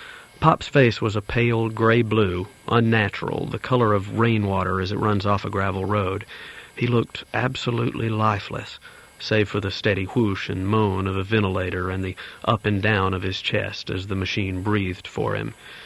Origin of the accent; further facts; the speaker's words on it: Alabama, United States; Growing up in the South, particularly in Alabama, I was a product of state schools